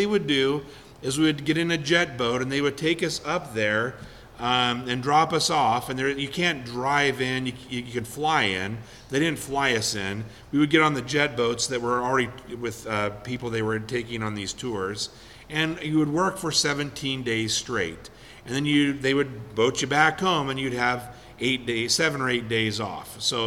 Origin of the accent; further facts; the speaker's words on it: Gold Beach, Oregon, United States; I grew up in Gold Beach, Oregon. Grew up on the Rogue River.